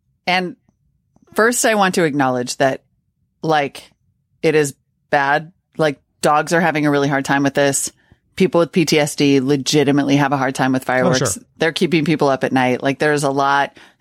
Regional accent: Montana, United States; Like, when I was a kid growing up in Montana, on 4th of July, we would go to, like, our friend's ranch and light up an absurd amount of fireworks.

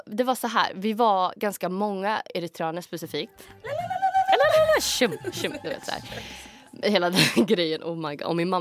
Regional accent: Skoghall, Värmland, Sweden; jag är från en liten ort som heter Skoghall. Utanför Karlstad, ungefär 7 kilometer. Bor typ 15 000 när jag växte upp i alla fall. Nu har det säkert blivit mer.

